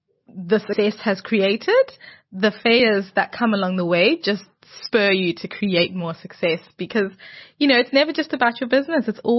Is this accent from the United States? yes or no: no; Zimbabwe; I'm Zimbabwean. Oh, Zimbabwe. I'm born and bred in Zimbabwe. Yes. Proud Zimbabwean.